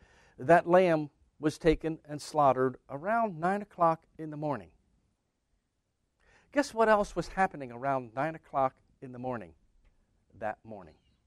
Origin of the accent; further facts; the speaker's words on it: Lancaster, Pennsylvania, United States; I come from the Pennsylvania Dutch country in Lancaster, Pennsylvania. That's where I spent most of my life.